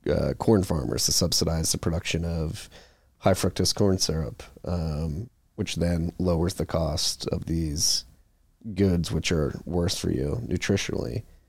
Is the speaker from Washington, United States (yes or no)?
no; Philadelphia, Pennsylvania, United States; Amos Miller is something, because I'm from Philadelphia, and obviously have a good understanding of Lancaster County.